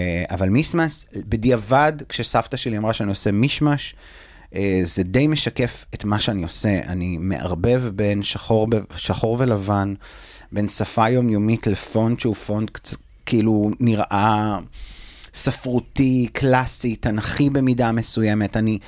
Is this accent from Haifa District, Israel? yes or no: yes; Tirat Carmel, Haifa District, Israel; now in Tel Aviv, Israel; אני במקור מטירת הכרמל, כדי לצאת מהפריפריה ולעשות את מה שאני רוצה לעשות, ולהתעסק בתחום הזה שאני כל כך אוהב, אני חייב לעבור לתל אביב